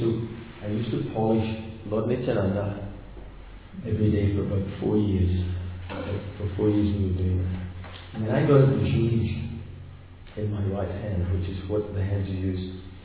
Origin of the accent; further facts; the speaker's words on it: Scotland, United Kingdom; accent: Scottish; I asked Srila Prabhupada, in my Scottish accent, I've got a Scottish accent. It used to be a lot more Scottish in those days.